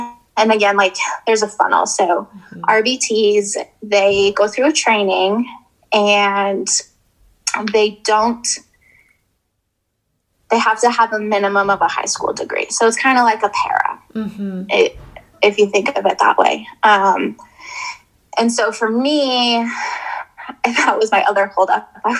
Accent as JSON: {"language": "English", "region": "Colorado", "country": "United States", "tie": "born or raised there", "said": "And so once we moved back to Colorado, I grew up in Colorado. And so we're at home. And my family's here"}